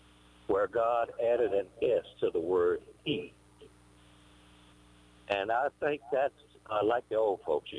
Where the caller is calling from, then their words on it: Leesville, Louisiana, United States; Leesville, Louisiana.